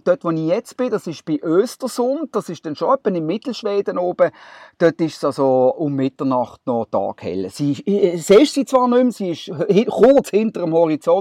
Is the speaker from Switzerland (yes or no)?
yes; Basel, Basel-Stadt, Switzerland; Das ist nicht wie bei uns, wo es im Tessin gleichzeitig dunkel wird wie bei uns in Basel.